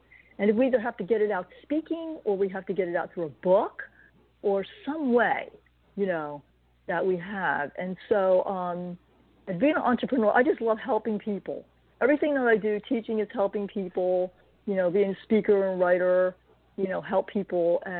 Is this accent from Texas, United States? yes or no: no; New Jersey, United States; I lived in New Jersey all my life.